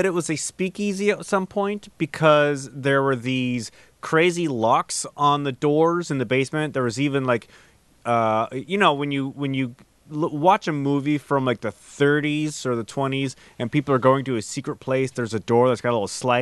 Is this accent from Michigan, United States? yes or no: no; Olympia, Washington, United States; I mean, I grew up here in the Seattle area, technically Olympia, and when I was growing up, it was not uncommon for it to be raining during Halloween.